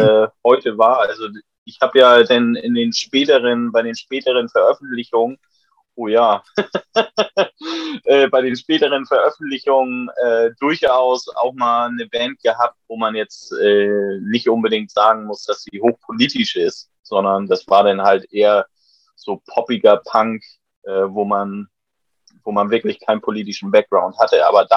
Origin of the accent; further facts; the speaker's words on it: Bad Bramstedt, Schleswig-Holstein, Germany; now in Bremen, Germany; Ich bin zugezogener, ja, ich bin Schleswig-Holsteiner, ich komme eigentlich aus Bad Bramstedt, das ist so eine Kleinstadt, so circa, ich würde jetzt mal sagen 30, 40 Minuten nördlich von Hamburg